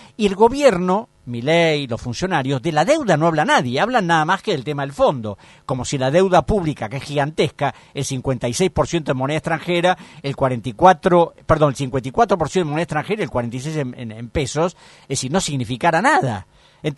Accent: Argentina; yo como buen cholulo argentino

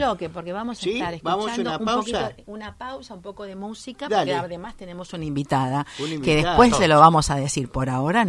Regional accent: Argentina; nos ha pasado como argentinas y argentinos

